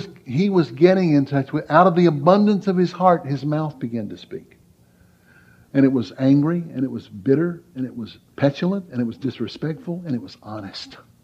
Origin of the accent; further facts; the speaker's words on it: Mississippi, United States; I was raised in Southwest Mississippi where a lot of people's first words was an ugly one.